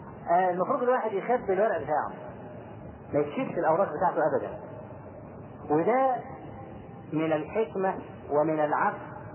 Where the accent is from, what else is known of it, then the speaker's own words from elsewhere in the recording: Egypt; واحنا كمصريين أسد في الحاجات دي